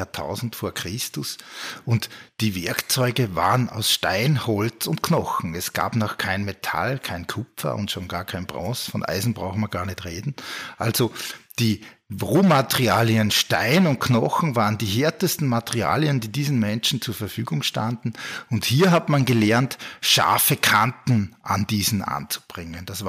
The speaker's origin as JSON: {"language": "German", "country": "Austria", "tie": "born or raised there", "said": "Und ich bin im Salzkammergut aufgewachsen, in der Werkstatt meines Vaters, in einer Holzwerkstatt."}